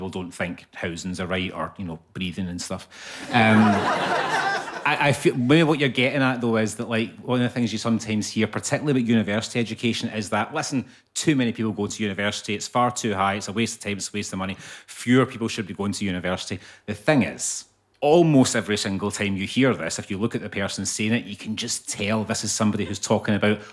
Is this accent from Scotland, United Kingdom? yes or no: yes; Scotland, United Kingdom; I didn't, because I'm Scottish.